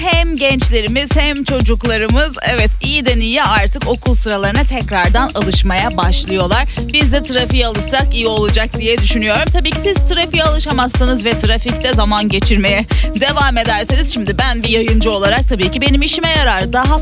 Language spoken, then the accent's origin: Turkish; İzmir, Turkey; Ben de bir İzmirli olarak bunu söylemeden tabii ki güne başlayamayacağım.